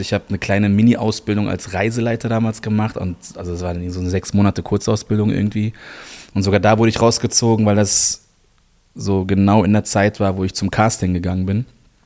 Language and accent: German; Germany; born there; Also ich bin in Deutschland geboren. Also eigentlich bin ich Deutscher, ja.